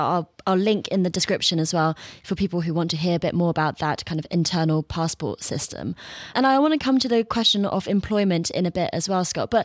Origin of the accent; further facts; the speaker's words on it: Nanjing, Jiangsu, China; born there; English is a second language; City dwellers also tend to be more educated, more privileged, such as myself. I was born in Nanjing, a city of 9 million people.